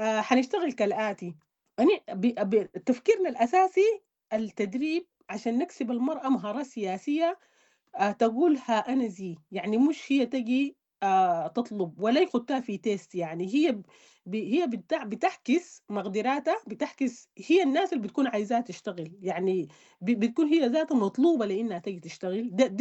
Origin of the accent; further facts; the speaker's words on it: Sudan; نحن كسودانيين